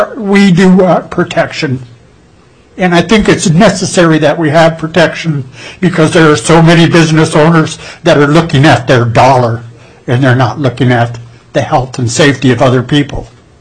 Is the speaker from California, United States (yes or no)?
no; Juneau, Alaska, United States; I was born and raised here in Juneau, Alaska.